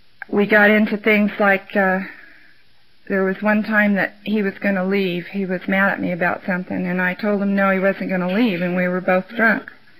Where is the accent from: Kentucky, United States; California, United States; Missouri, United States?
California, United States; born there; Now, I was born in California, so I don't have to say that.